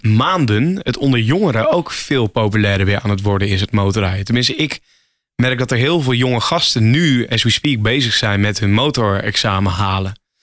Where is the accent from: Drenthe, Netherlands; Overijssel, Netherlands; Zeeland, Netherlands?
Drenthe, Netherlands; Emmen; moved away as an adult; now in Hilversum, Netherlands; Toen kom ik uit Emmen, Drenthe. Ik woon nu iets van 8 jaar in Hilversum. En toen ik verhuisde van Emmen, Drenthe naar Hilversum